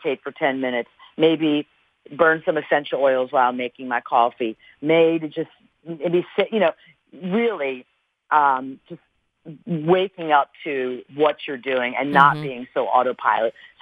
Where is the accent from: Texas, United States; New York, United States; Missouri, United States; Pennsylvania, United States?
Pennsylvania, United States; Philadelphia; I'm 100% Italian. I'm from Philly, and I was born under the sign of Taurus.